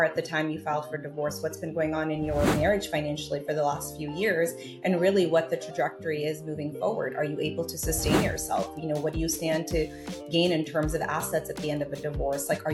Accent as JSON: {"language": "English", "region": "New York", "country": "United States", "moved": "yes", "lives_now": "Texas, United States", "said": "I'm from New York. I always start with that. I moved to Texas 3 years ago."}